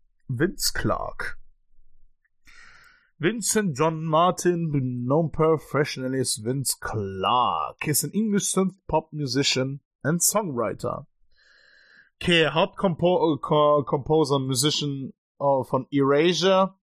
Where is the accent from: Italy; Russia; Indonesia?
Russia; Moscow; ich komme aus Moskau